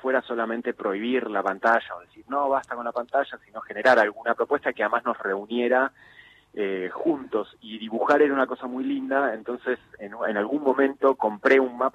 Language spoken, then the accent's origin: Spanish; Argentina; also born or lived in Mexico; yo pasé mi infancia en México, desde que tenía un año y medio más o menos, hasta los 8 años viví en México, así que tuve una infancia muy mexicana, muy distinta a lo que fue mi segunda infancia acá en Argentina